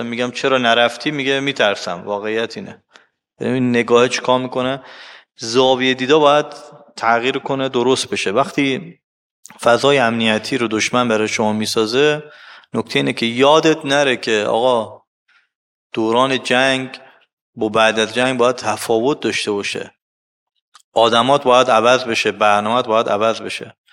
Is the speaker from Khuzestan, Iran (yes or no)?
no; Mashhad, Razavi Khorasan, Iran; گفتیم بچه مشهدیم.